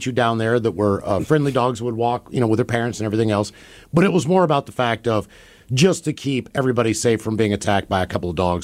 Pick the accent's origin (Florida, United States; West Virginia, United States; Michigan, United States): West Virginia, United States; But 4 or 5 houses down from where I grew up in West Virginia was a small little neighborhood